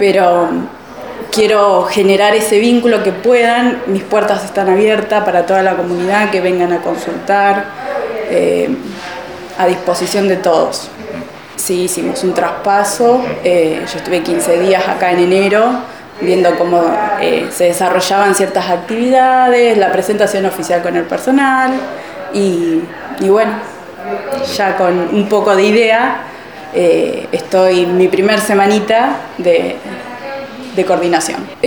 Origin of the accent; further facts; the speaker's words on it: Trenque Lauquen, Buenos Aires Province, Argentina; also born or lived in La Plata; Soy oriunda de Trenquelauquen, me fui a estudiar a La Plata